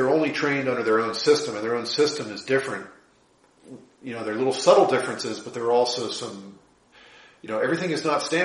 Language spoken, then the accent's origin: English; United States; So yeah, we're in this kind of privileged position as Americans.